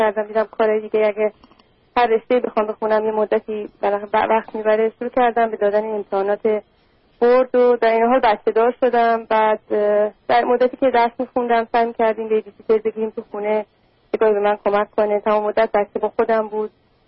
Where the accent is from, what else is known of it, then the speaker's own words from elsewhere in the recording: Iran; moved away as an adult; now in United States; من حدود 6 سال پیش از ایران اومدم.